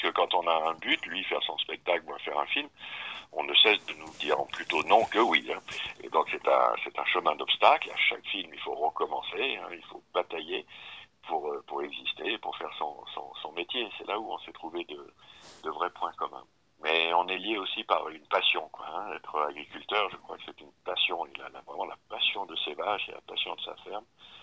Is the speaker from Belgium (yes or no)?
no; Lyon, Auvergne-Rhône-Alpes, France; born there; Je préférais tourner dans le Cantal parce que moi, je suis né à Lyon.